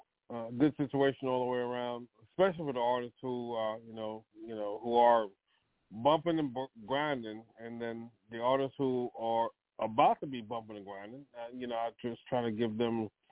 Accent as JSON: {"language": "English", "town": "Staten Island", "region": "New York", "country": "United States", "tie": "born or raised there", "also_born_or_lived": "Trinidad and Tobago / Jamaica / Brooklyn", "said": "Me, I'm originally from, I was born in Staten Island, Staten Island, USA, Richmond Hill Hospital. Then raised in Trinidad and Jamaica. And then, you know, after that, back to New York."}